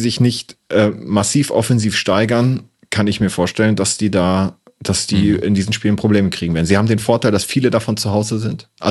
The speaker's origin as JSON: {"language": "German", "country": "Argentina", "accent": "Argentine", "said": "Weil ich habe ja einen argentinischen Akzent und der dringt dann immer durch bei so spanischen Namen."}